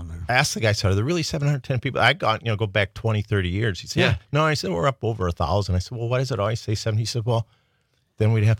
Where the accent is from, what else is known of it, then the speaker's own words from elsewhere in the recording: Wisconsin, United States; I am not from Two Rivers. No, I'm from a small town north of Milwaukee.